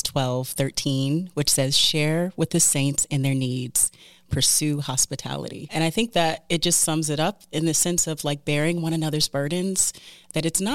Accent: California, United States; also born or lived in Michigan; now in Philadelphia, United States; here from the United States. I was born in Michigan, raised in California, and now live in Philadelphia, Pennsylvania.

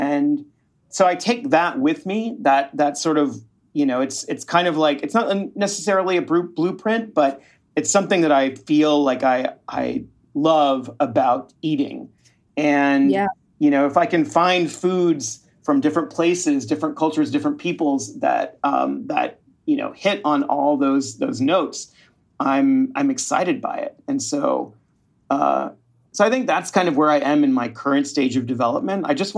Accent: Texas, United States; My grandparents, my parents, and my brother and I were all born in Texas. Yeah. And like, you know, growing up in Texas, the thing that was weird is that, you know, we were labeled by other people as Mexicans, right?

